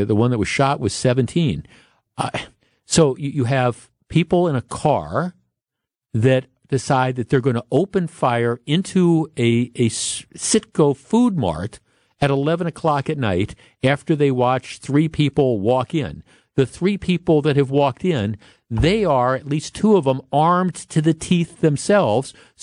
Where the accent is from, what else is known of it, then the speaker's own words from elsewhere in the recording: Glendale, Wisconsin, United States; I grew up in Glendale, right? I grew up in Glendale, and there used to be a theater on Mill Road that was just a little bit, they called it the Mill Road Theater.